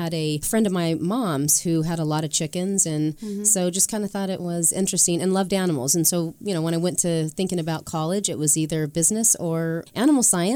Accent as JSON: {"language": "English", "town": "Long Beach", "region": "California", "country": "United States", "tie": "born there", "said": "I was born in Long Beach, yes."}